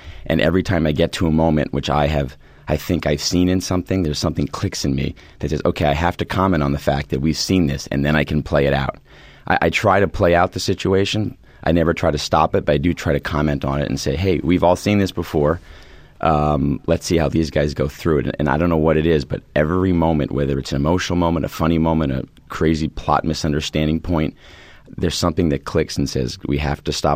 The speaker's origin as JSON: {"language": "English", "country": "Japan", "tie": "born or raised there", "said": "when I grew up in Japan, we were definitely outsiders."}